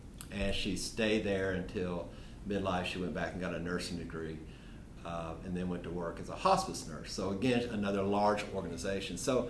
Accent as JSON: {"language": "English", "town": "Louisville", "region": "Kentucky", "country": "United States", "tie": "born or raised there", "said": "I grew up in Kentucky. I was born in Louisville, grew up right outside of Louisville in a very blue-collar community there."}